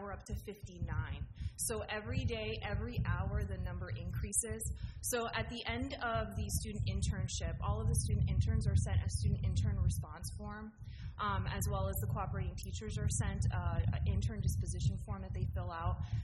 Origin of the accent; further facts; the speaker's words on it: Miami, Florida, United States; now in DeLand, United States; I grew up in Miami, Florida, came here to Stetson, thought I was going to move back, and just loved my experience at Deland Middle, that I just stayed, and here I am now.